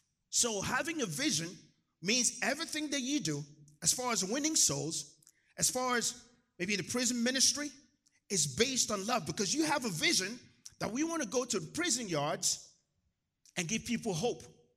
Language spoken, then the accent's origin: English; Nigeria; born there; I was born in Nigeria.